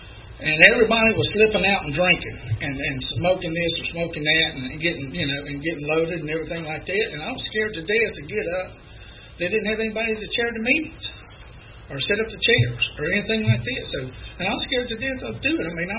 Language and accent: English; Ohio, United States; You know, I'm from Ohio, and you know, they got them little rows and pull up in.